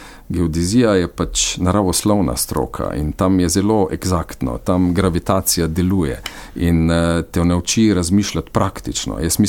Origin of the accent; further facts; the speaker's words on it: Mežica, Carinthia, Slovenia; also born or lived in Slovenj Gradec; Rojen sem bil seveda v Slovengradcu, ker je bila takrat bolnica tako kot je danes, ampak potem sem pa odraščal, bom rekel, v Mežici, ker sem obiskoval osnovno šolo.